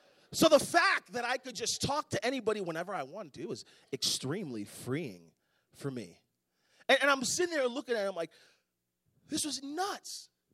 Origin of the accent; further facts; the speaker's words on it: East Coast, United States; I'm from the East Coast, so they were a nickel for a long time there.